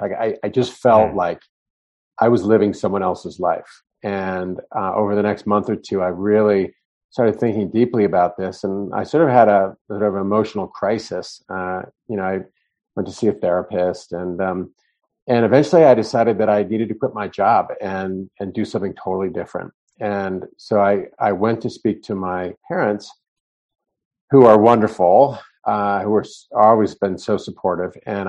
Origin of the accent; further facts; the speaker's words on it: Virginia, United States; I went home and I went to my hometown in Northern Virginia.